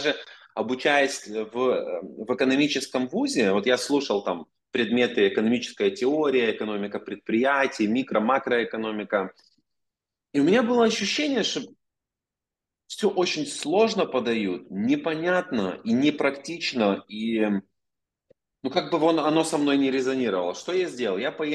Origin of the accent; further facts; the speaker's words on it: Ovruch, Zhytomyr Oblast, Ukraine; вот мой родной город Овруч, он на границе с Беларусью находится